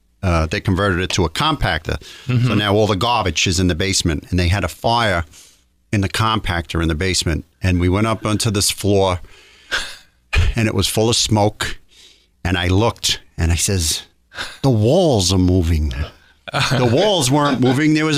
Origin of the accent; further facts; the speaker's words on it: New York, United States; I'm from New York. They're not great.